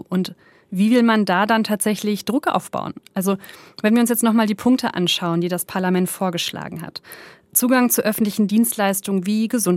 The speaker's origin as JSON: {"language": "German", "town": "Cologne", "region": "North Rhine-Westphalia", "country": "Germany", "said": "Wenn ich überlege, ich als Kölnerin, allein hier in der Stadt gibt es schon mehr."}